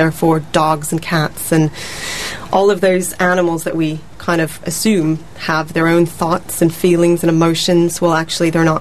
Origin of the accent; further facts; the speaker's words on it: California, United States; also born or lived in Oxford / London; now in Brighton, United Kingdom; born in New York, raised in California, but been in Oxford, London, and Brighton now.